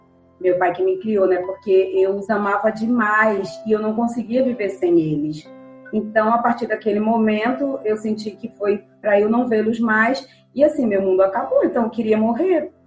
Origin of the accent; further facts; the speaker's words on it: Alagoas, Brazil; also born or lived in Quipapá, Pernambuco; Então, eu nasci em Pernambuco, né, numa cidade bem pequena chamada Quipapá, mas eu me criei em Alagoas.